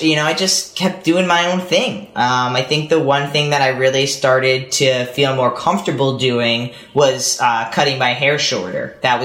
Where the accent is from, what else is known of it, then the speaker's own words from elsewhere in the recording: Long Island, New York, United States; I went to a gay pride in New York City because I grew up on Long Island